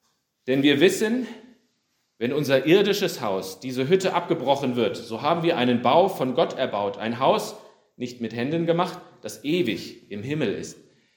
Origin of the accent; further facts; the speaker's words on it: Oberursel, Hesse, Germany; in Oberursel, wo ich aufgewachsen bin.